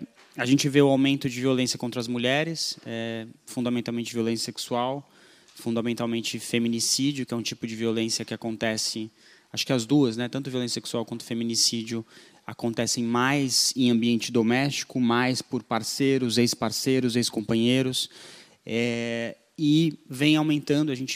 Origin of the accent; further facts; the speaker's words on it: Brazil; eu, como brasileiro, fico muito emocionado